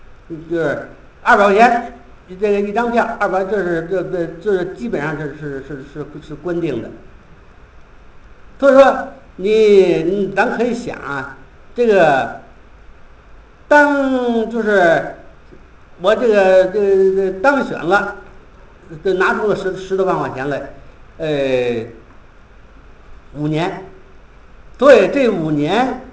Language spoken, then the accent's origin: Chinese; Wuqing, Tianjin, China; 尤其我是武清这个土生土长，所以对武清的历史呢更比较这个注重一些